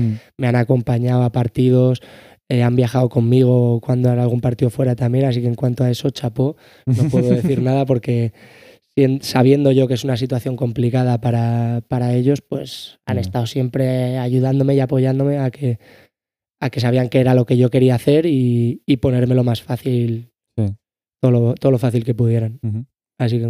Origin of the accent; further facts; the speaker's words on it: Manzanares, Castilla-La Mancha, Spain; yo por ejemplo, de donde vengo, de Manzanares